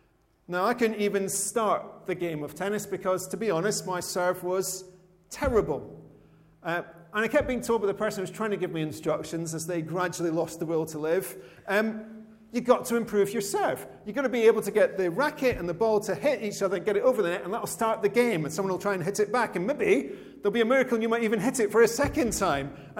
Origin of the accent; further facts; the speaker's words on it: Scotland, United Kingdom; Just obviously, being Scottish and being from the part of Scotland I'm from, there's some links there with Andy Murray